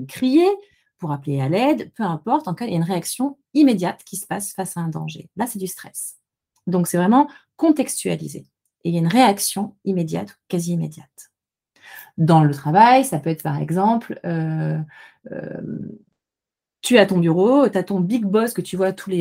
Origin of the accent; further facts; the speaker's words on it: Auvergne-Rhône-Alpes, France; Et je suis originaire de l'Ardèche du Sud.